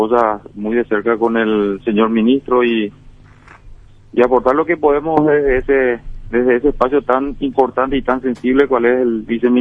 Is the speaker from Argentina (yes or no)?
no; Asunción, Paraguay; Somos de Ceballos Cue, Asunción.